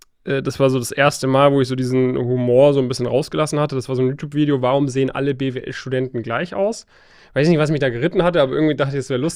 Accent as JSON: {"language": "German", "town": "Stuttgart", "region": "Baden-Württemberg", "country": "Germany", "tie": "born or raised there", "lives_now": "Frankfurt, Germany", "said": "Okay, aufgewachsen in der Nähe von Stuttgart, habe dann 2018 mein Studium in Frankfurt angefangen"}